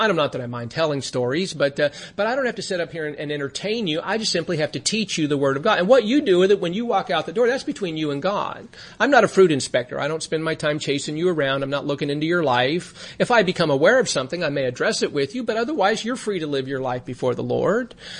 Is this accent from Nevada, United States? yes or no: yes; Las Vegas, Nevada, United States; Because when I was a teenager growing up in Vegas, I've shared this story before